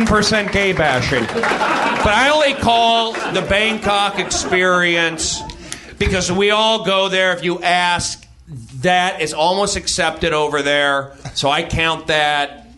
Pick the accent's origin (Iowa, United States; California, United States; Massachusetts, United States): California, United States; Los Angeles; also born or lived in New York; I grew up here in Los Angeles. People don't get along. I lived in New York.